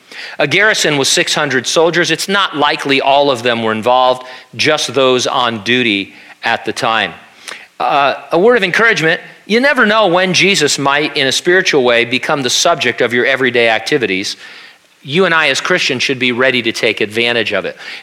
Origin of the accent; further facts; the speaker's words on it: United States; I love living in America. I love being an American.